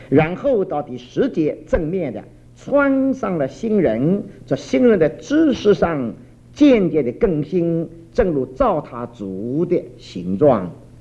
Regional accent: China; moved away as an adult; now in United States; 特别像你我这一帮头一代到美国来的移民

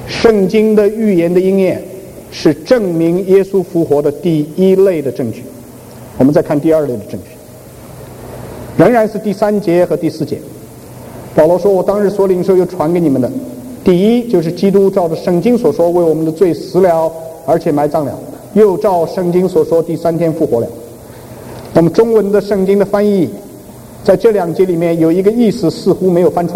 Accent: China; 就好像我们中国人讲我们都是皇帝的子孙，那有什么稀奇。

